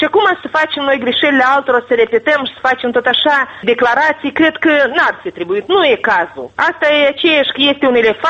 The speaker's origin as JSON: {"language": "Romanian", "country": "Moldova", "said": "Noi toți suntem moldoveni și tot avem o mândrie de moldoveni"}